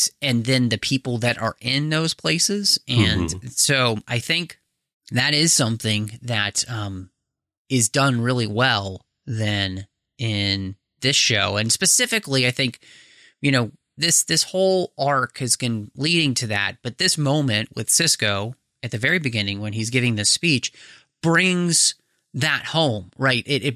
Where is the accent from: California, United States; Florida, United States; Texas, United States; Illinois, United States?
Texas, United States; people hear that I'm from Texas and you know, I live in the Northwest now